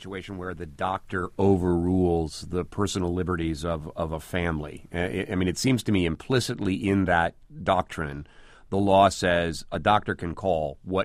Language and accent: English; Binghamton, New York, United States; I remember when I grew up in Binghamton, New York, there was a family that lived on our block